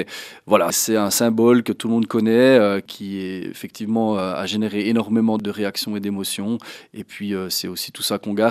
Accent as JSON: {"language": "French", "country": "Switzerland", "said": "on a la chance en tant que Suisse, comme on est très très peu, à avoir une visibilité particulière."}